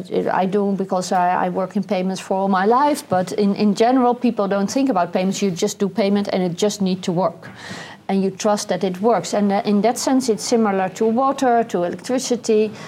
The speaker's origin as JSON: {"language": "English", "country": "Netherlands", "second_language": "English", "said": "So from the Netherlands, I'm from the Netherlands originally."}